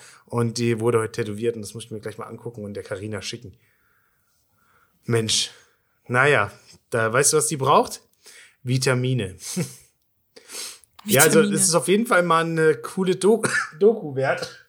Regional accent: East Germany, Germany; also erstens komme ich ja aus dem Osten.

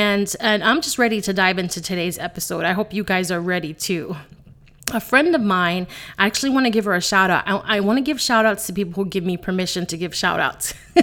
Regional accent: Bronx, New York, United States; I am a sassy Latina, and I'm originally from the Bronx.

